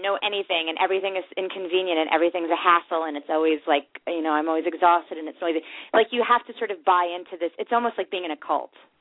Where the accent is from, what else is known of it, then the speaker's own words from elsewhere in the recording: New York, United States; And as a New Yorker, it's a hard thing to let yourself do, because New Yorkers are so invested in the idea that there's no other city but New York